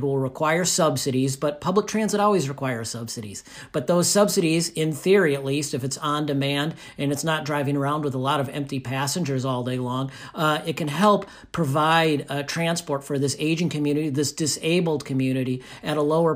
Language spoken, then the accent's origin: English; Minnesota, United States; born or raised there